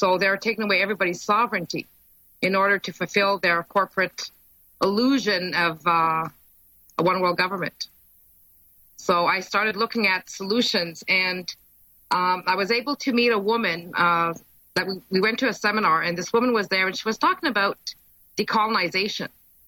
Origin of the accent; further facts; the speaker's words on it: Montreal, Quebec, Canada; I'm originally from Montreal, here in Canada